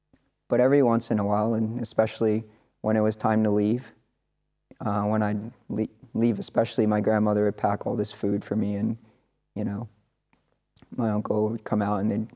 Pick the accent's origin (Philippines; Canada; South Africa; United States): United States; Florida; So when I'm from the United States, I'm from South Florida, and my parents divorced when I was really young. My father lived in Miami-Dade, and my mom lived in the county above it